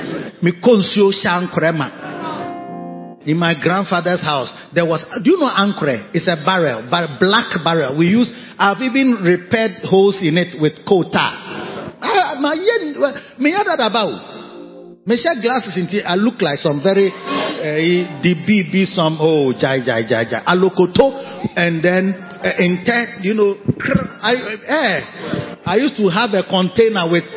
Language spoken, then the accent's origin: English; Korle Bu, Greater Accra, Ghana; born there; I was born in Kolebu. Yes, local boy like me.